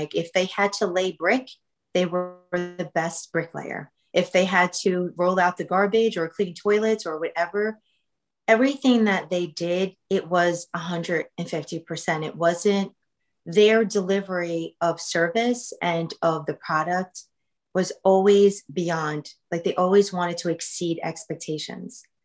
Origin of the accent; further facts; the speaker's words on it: New York, United States; landed from Portugal to New Rochelle, which is actually a city in Westchester County. So born and raised in Westchester my entire life. And obviously I was a daughter of immigrants